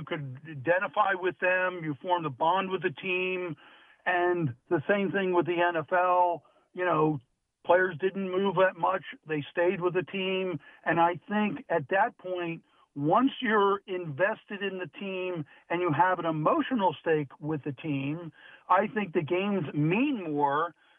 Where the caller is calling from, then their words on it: Hollidaysburg, Pennsylvania, United States; from Hollidaysburg.